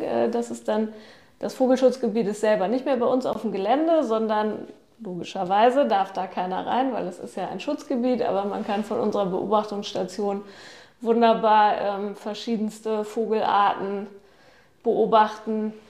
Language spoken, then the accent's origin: German; Cuxhaven, Lower Saxony, Germany; und ich bin gebürtige Cuxhavenerin